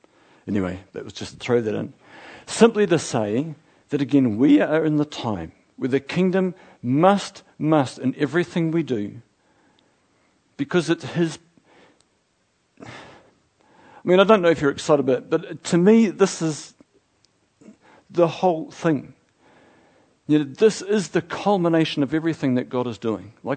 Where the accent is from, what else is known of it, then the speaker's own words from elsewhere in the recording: New Zealand; I'm a Kiwi, for goodness sake.